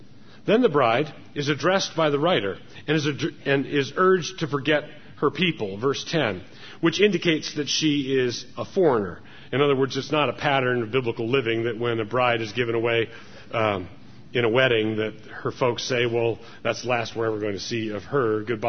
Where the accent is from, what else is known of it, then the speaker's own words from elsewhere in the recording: Annapolis, Maryland, United States; I grew up in Annapolis, Maryland